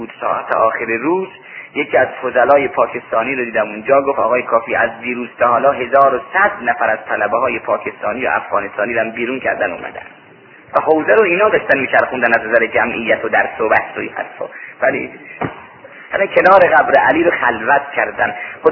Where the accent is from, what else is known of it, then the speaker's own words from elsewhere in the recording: Mashhad, Razavi Khorasan, Iran; گفتم من اصلا مال مشهده.